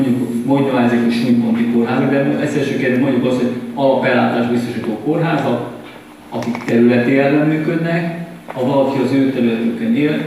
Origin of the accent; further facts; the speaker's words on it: Szombathely, Vas, Hungary; hogy ugyan én mehetnék Szombathelyi vagyok.